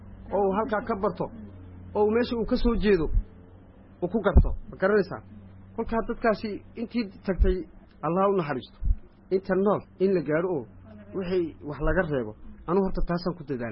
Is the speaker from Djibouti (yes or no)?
yes; Djibouti; ayaan ka soo jeednaa Djibouti